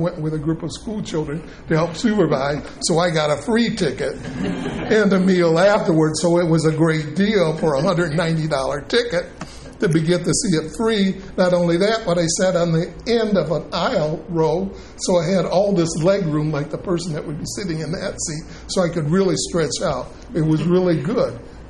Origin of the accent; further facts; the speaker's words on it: the South, United States; born there; I was born in the South where they had drinking fountains, one for white and one for colored.